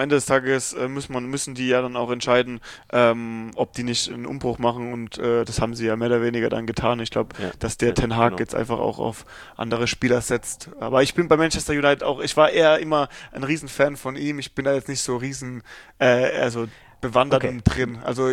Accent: St. Leon-Rot, Baden-Württemberg, Germany; Ja, genau, wir kommen aus Roth, aus so St. Leon Roth heißt der Ort.

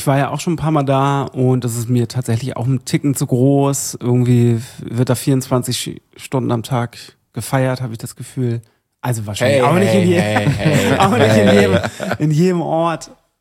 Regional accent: Mediaș, Sibiu County, Romania; Und zwar komme ich ja aus Rumänien. Ich bin in Mediasch geboren, Siebenbürgen.

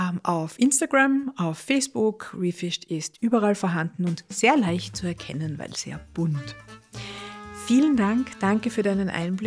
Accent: Vienna, Austria; ich bin ja echte Wienerin

